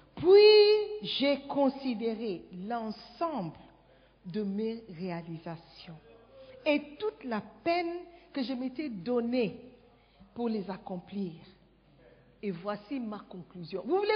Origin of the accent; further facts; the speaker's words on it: Ghana; French is a second language; Moi, je viens du Ghana.